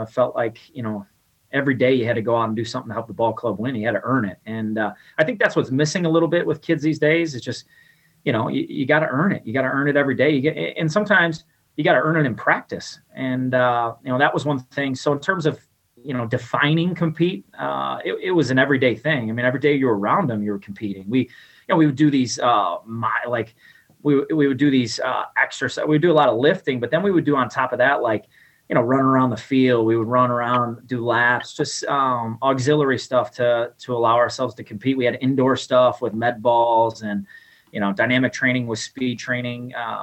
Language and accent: English; Chicago, Illinois, United States; You know, when I was down there, I mean, I was from Chicago and there was a lot of people from Louisiana.